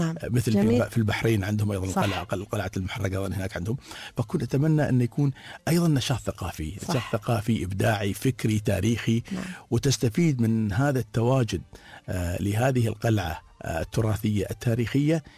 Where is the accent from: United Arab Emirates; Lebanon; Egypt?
United Arab Emirates; إحنا أبناء البلد، أبناء الإمارات، أبناء عيال زايد